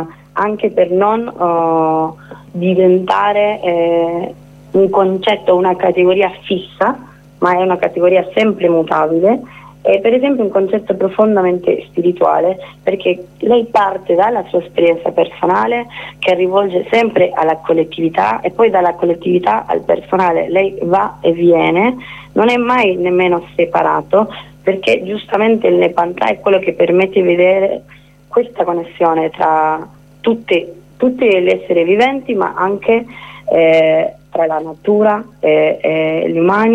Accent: Argentina; Italian is a second language; now in Italy; si sente anche nel mio accento. Io sono argentina che vivo qua in Italia da 2 anni, infatti un po' più

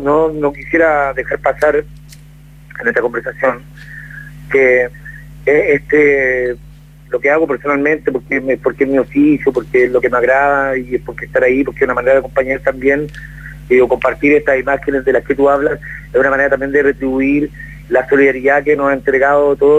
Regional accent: Chile; de nosotros no somos héroes los chilenos

